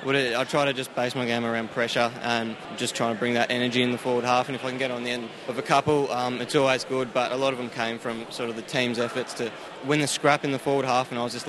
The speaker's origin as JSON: {"language": "English", "town": "Melbourne", "region": "Victoria", "country": "Australia", "tie": "born or raised there", "said": "Obviously, it's handy growing up in Melbourne, so it's not too far for them to come."}